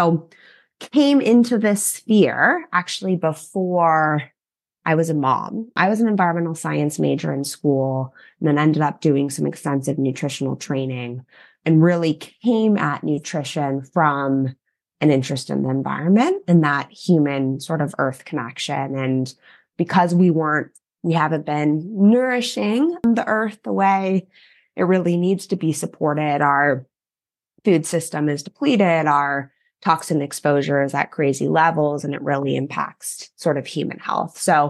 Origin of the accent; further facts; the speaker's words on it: Los Angeles, California, United States; I grew up in Los Angeles, suburbs of Los Angeles, but in a, I don't know, pretty conservative family, I would say, in a lot of ways.